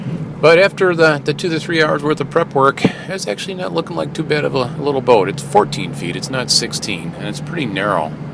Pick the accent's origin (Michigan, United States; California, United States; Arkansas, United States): Michigan, United States; Copper Harbor; I said, no, I'm from Copper Harbor.